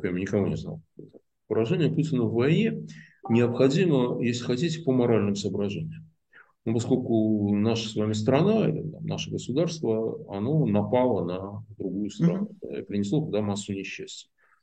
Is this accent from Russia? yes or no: yes; Saint Petersburg, Russia; я сам из Питера.